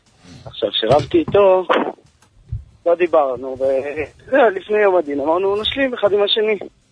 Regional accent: Jerusalem, Jerusalem District, Israel; אני מירושלים.

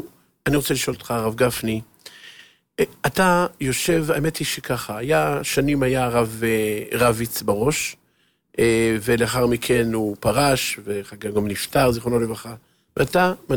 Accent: Haifa, Haifa District, Israel; אני הייתי איתך אז בחיפה, כי אני חיפאי

